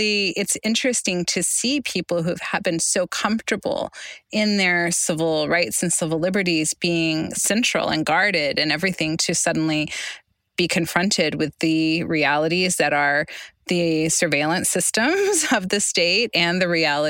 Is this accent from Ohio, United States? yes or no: no; Oklahoma, United States; Right now in several states, my home state, Oklahoma, being, you know, among them